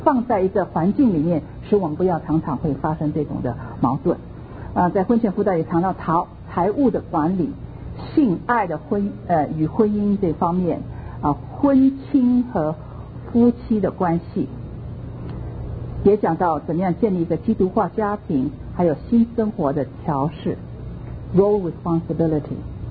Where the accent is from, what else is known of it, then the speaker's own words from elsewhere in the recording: Shanghai, China; 我们上海人很喜欢吃咸的，